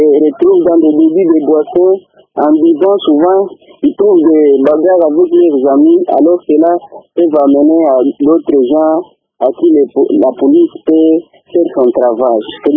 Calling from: Manono, Tanganyika, DR Congo; précisément ici chez nous à Manono

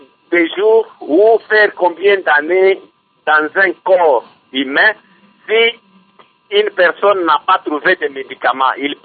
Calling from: Lubumbashi, Haut-Katanga, DR Congo; on nous a dit qu'ici chez nous à Lubumbashi

